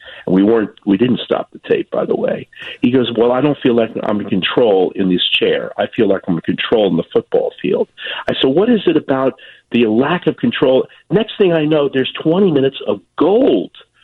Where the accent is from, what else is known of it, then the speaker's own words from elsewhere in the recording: Miami, Florida, United States; I said, well, I'm from Miami originally, so I know a lot of Cubans.